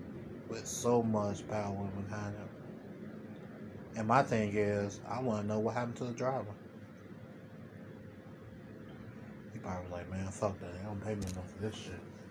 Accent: United States; Pudding Popper, I'm from America.

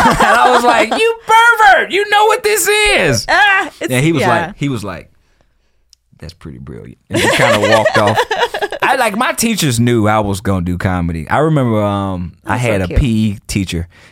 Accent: the South, United States; accent: Southern; Yeah, it'd be funny because I still have my Southern accent, so people they be laughing at me.

